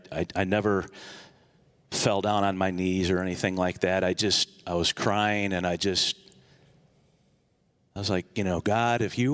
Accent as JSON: {"language": "English", "town": "Toledo", "region": "Ohio", "country": "United States", "tie": "born or raised there", "said": "Oh, again … Born and raised in Toledo and moved away for a bit."}